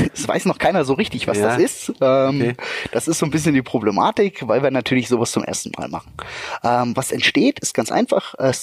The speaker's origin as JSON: {"language": "German", "town": "Magdeburg", "region": "Saxony-Anhalt", "country": "Germany", "said": "Ich bin ja eigentlich Magdeburger"}